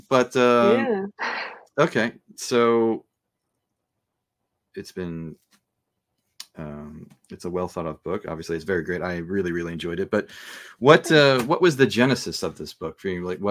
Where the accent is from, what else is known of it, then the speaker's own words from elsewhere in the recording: New Jersey, United States; I'm from Jersey. I grew up playing hockey and, you know, been a huge hockey fan my whole life.